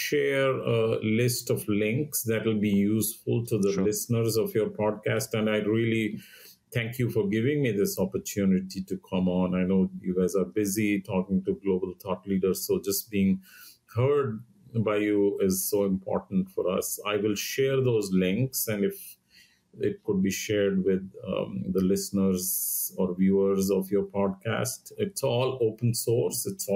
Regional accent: India; So you brought up India. I'm from India, so very passionate about what's happening in India.

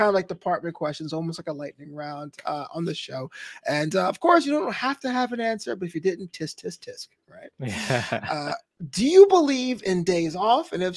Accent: Brooklyn, New York, United States; I actually went to, because I'm from New York. I'm from Brooklyn, but you don't venture up to the state unless you have to.

